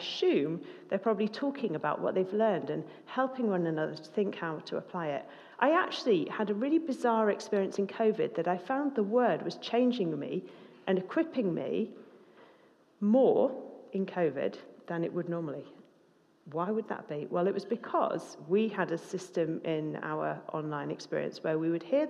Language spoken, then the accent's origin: English; United Kingdom; It's probably because I'm British and I find it hard to talk about anything but the weather.